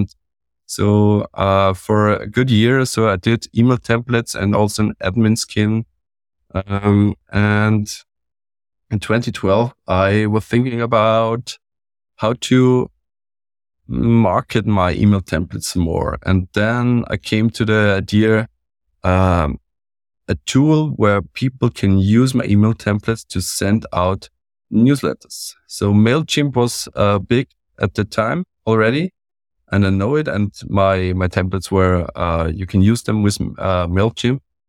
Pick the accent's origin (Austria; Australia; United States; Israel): Austria; English is a second language; from Austria.